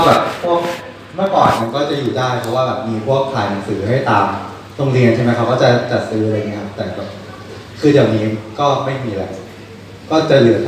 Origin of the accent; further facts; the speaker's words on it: Rayong, Thailand; ร้านหนังสือก็ร้านหนังสือบ้านผมอยู่ระยองนะครับ